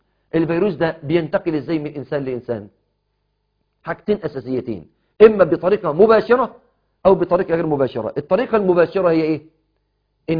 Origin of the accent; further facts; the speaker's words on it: Egypt; والحالة الحالات اللي ماتت عندنا في مصر سببها كده